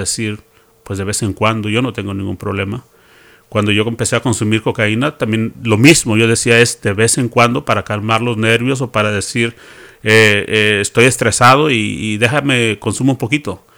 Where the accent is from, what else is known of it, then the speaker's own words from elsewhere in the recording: Morelos, Mexico; moved away as an adult; now in United States; yo primero que nada pues vengo del estado de Morelos, en México.